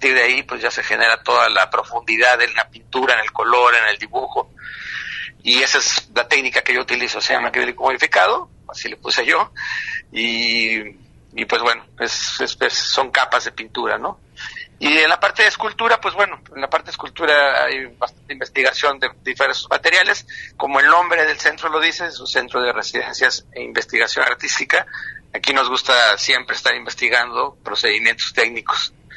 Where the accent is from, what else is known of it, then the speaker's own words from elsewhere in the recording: Mexico City, Mexico; born there; nací en la Ciudad de México